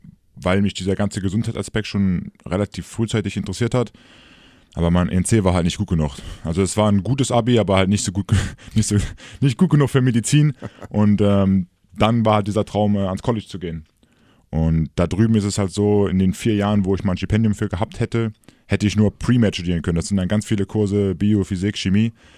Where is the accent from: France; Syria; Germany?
Germany; Leverkusen, North Rhine-Westphalia; born there; Ich bin im Rheinland, also passt alles.